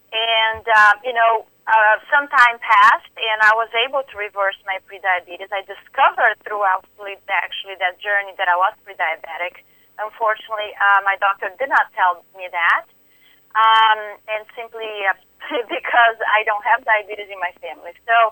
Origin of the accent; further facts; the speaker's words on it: Brazil; English is a second language; now in Atlanta, United States; I'm originally from Brazil and I've been in Atlanta for 21 years.